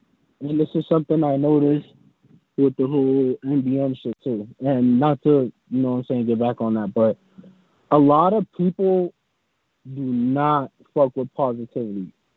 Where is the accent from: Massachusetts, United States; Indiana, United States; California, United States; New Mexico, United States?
Massachusetts, United States; Boston; Like, Boston is, you know what I'm saying, my hometown.